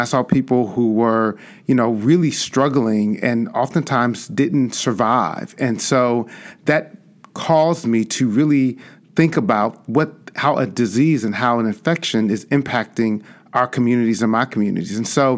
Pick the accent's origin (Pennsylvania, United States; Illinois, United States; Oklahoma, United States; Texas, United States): Illinois, United States; Chicago; I grew up on the South Side and South Suburbs of Chicago, and in the 90s I saw the impact that HIV was having on Black and Brown communities all around me.